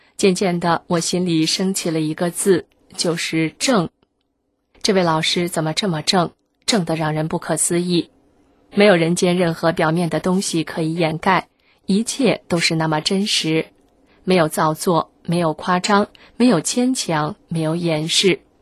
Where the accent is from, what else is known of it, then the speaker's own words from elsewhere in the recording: Beijing, China; 我小时候在北京郊区的农村住过几年